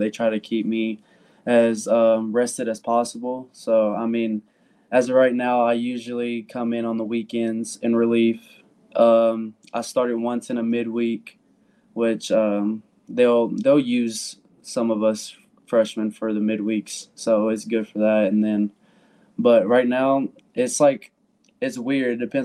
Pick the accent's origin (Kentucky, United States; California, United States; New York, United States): Kentucky, United States; which I'm from Kentucky.